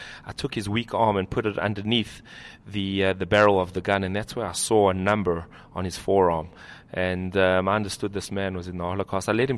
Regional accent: United States; Now, although I'm American, I believe the home of the Jewish people is the land of Israel.

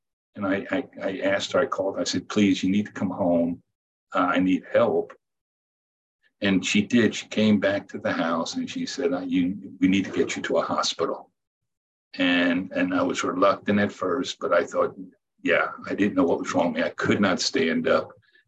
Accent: Reston, Virginia, United States; I am from Northern Virginia, Reston, Virginia.

